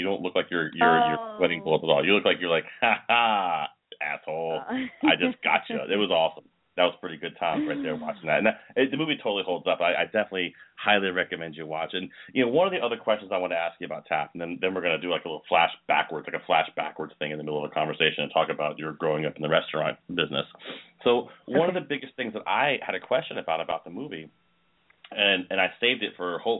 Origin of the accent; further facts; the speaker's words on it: Virginia, United States; And I remember very distinctly growing up in Virginia, where I'm originally from, my mom having trouble paying the water bill.